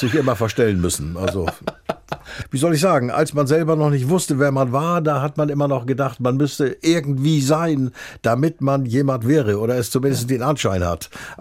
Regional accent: Hamburg, Germany; also born or lived in Wentorf; Okay, also da bin ich jedenfalls aufgewachsen auf St. Pauli damals. Ja, auch wenn ich in Wentorf bei Schleswig-Holstein geboren worden bin, war ich und bleibe ich ein leidenschaftlicher Hamburger.

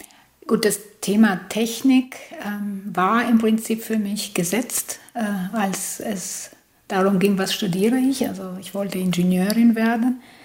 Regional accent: Albania; Naja, ich bin gebürtige Albanerin, das heißt, ich habe in Albanien studiert.

